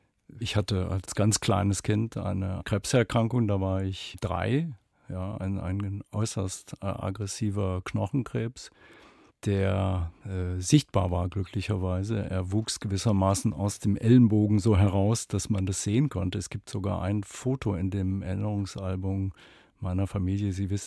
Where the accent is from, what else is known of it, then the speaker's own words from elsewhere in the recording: Kassel, Hesse, Germany; in meiner Heimatstadt Kassel.